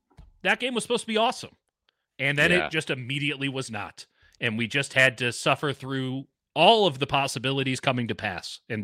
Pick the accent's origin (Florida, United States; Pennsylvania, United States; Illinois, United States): Illinois, United States; Chicago; I grew up in Chicago. Like, I've been in hurricanes.